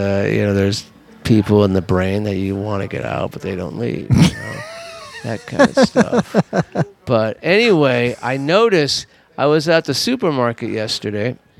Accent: Los Angeles, California, United States; No, growing up in Los Angeles, I never had a desire to go to Hawaii.

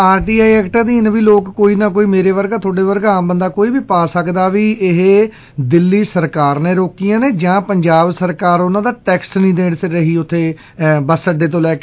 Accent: Majra Manna Singh, Punjab, India; ਅਮਲੋਹ ਦੇ ਨਾਲ ਮਾਜਰਾ ਮੰਨਾ ਸਿੰਘ ਪਿੰਡ ਆ, ਜਿਹਨੂੰ ਮਰਜ਼ੀ ਕੋਈ ਪੁੱਛ ਸਕਦਾ

